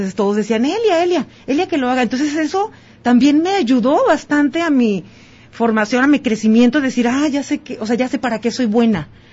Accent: San José de la Tinaja, Jalisco, Mexico; de donde yo soy, de mi ranchito que se llama San José de la Tinaja, orgullosamente, en el rumbo de Zapotiltic, para quienes ubican esta región sur del estado de Jalisco. Bueno, Zapotiltic es mi municipio donde yo soy originaria.

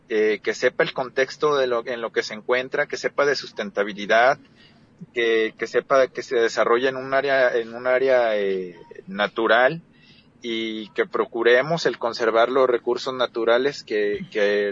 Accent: Tuxpan, Jalisco, Mexico; Yo, en lo personal, soy un guía local. Soy de Tuxpan, Jalisco.

